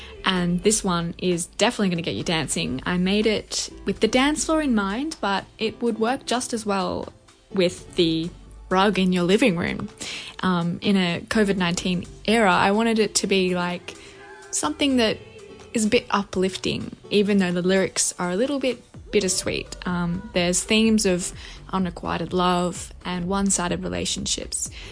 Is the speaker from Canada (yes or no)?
no; Sydney, New South Wales, Australia; from Sydney, and I make all kinds of electronic music